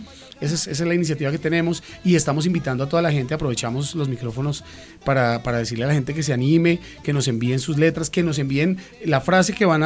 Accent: Bogotá, Colombia; yo por ser bogotano no puedo decir que soy antioqueño, yo soy colombiano

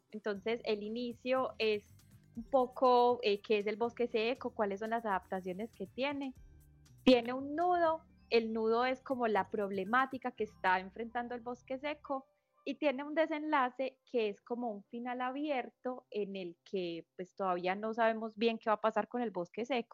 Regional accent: Medellín, Antioquia, Colombia; a pesar de que yo soy de Medellín y acá muy cerca está Santa Fe de Antioquia, que es territorio de bosque seco

